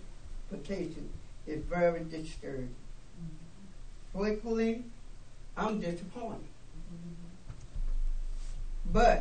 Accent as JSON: {"language": "English", "town": "Fallsburg", "region": "New York", "country": "United States", "tie": "born or raised there", "said": "Fallsburg is my home, my hometown."}